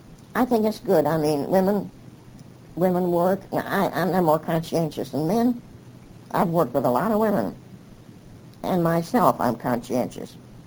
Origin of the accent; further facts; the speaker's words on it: California, United States; also born or lived in Long Beach; And, of course, I came from Los Angeles County. And there's plenty of stuff about Los Angeles County.